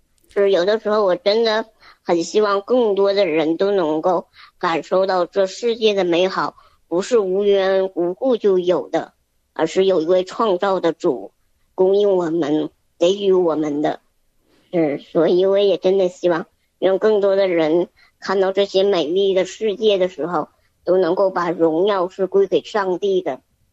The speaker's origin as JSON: {"language": "Chinese", "region": "Northeast China", "country": "China", "said": "在我们东北这边其实夏天也是很短的，冬天是很长的"}